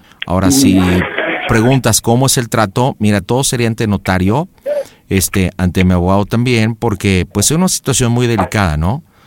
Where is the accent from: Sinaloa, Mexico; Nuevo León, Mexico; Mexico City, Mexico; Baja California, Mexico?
Mexico City, Mexico; Vivimos dentro del área metropolitana, yo soy de la Ciudad de México, mi esposa también.